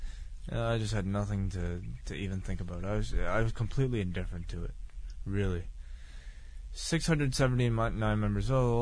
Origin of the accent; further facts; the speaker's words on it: Chicago, Illinois, United States; I'm from the Chicago area, and I was actually at WrestleMania 22 with my best friend